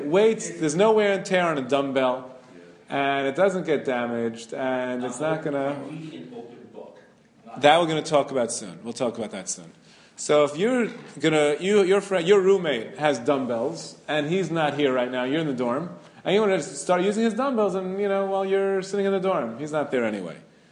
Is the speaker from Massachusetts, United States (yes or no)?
no; Brooklyn, New York, United States; I remember when I grew up on Avenue J in Flatbush